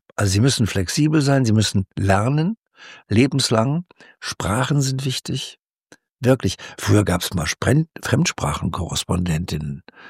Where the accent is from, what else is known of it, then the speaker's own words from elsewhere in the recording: North Rhine-Westphalia, Germany; Im Verhältnis zu dem, wo ich herkomme, aus einem kleinen Ort am Niederrhein